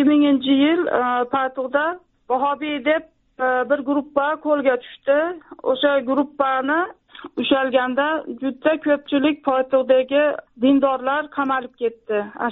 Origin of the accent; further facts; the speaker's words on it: Asaka, Andijan Region, Uzbekistan; born there; O'zbekistonda Asaka shahrida tug'ilganman.